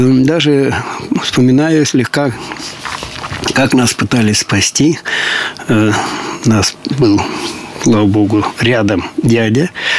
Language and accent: Russian; Myronivka, Sumy Oblast, Ukraine; born there; Да, я родился в Сумской области, город Шостка, такой, точнее, в деревне Мироновка, но вот такой Шосткинский район. Вот, в семье рабочего, значит, у нас было много детей, считаю, пятеро детей.